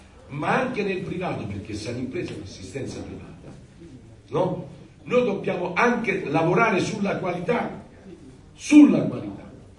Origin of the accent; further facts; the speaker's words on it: Rome, Lazio, Italy; Chi mi conosce sa che io sono romano e romanista